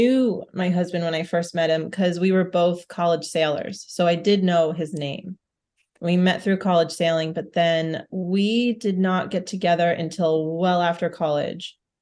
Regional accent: Northeast, United States; Like growing up in the Northeast, it didn't matter what the weather was.

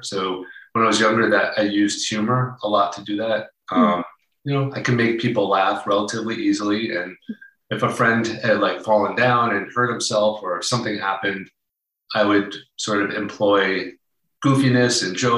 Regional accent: New York, United States; also born or lived in Seattle; So I grew up in New York. I was raised in just north of New York City.

